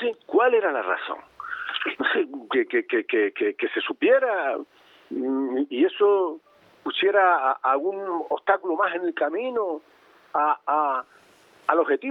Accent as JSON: {"language": "Spanish", "region": "Canary Islands", "country": "Spain", "said": "esa preocupación que yo creo que compartíamos todos los canarios ante la incertidumbre"}